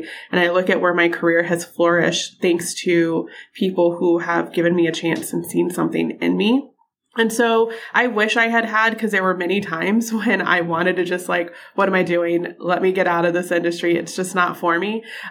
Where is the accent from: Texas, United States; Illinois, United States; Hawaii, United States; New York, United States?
Texas, United States; moved away; also born or lived in Minnesota; I mean, I'm from Texas, but I've been gone for 10 years living in Minnesota